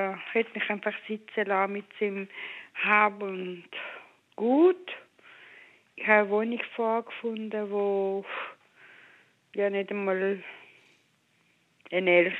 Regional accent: Turkey

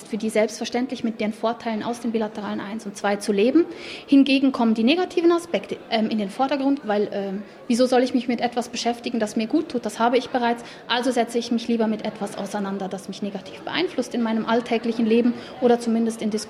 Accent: Switzerland

